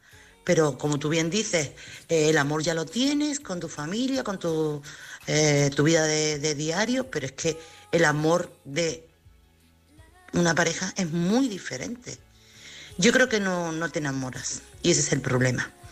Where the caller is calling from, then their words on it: Chiclana, Andalusia, Spain; corresponsal de Chiclana.